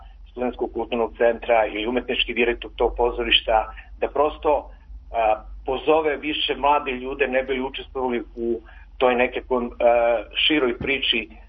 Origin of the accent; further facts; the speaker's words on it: Niš, Southern and Eastern Serbia, Serbia; pre svega kao Nišlija i mnoge Nišlije